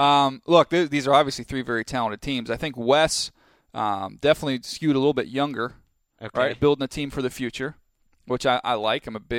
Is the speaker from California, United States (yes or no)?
yes; San Diego, California, United States; I'm like, I grew up in San Diego.